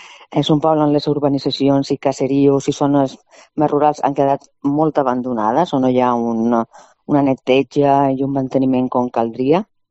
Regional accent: Valencian Community, Spain; now in Menorca, Spain; Jo som valenciana, però ja fa 25 anys que va arribar a Menorca i, bueno, ja no he partit d'aquí, aquí m'he quedat.

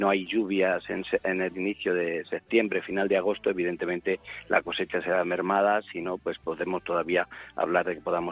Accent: Castilla-La Mancha, Spain; Uf, en las viñas en La Mancha, en mi tierra y donde corresponde.

